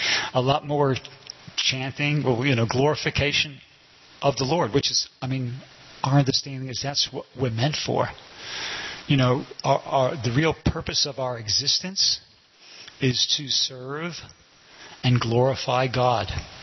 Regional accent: New York City, New York, United States; I'm from New York City, you know, and I was from a regular old middle class Jewish family.

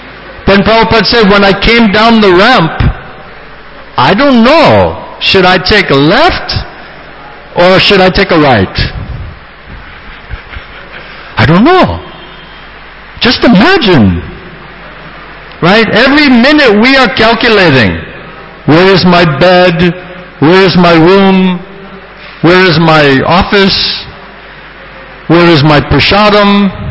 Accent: Boston, Massachusetts, United States; I grew up in Boston, in United States of America.

